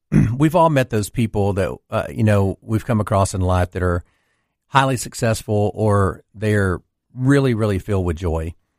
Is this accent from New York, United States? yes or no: no; Louisiana, United States; I grew up in Louisiana without a father, had a mother that had three boys, and worked extremely hard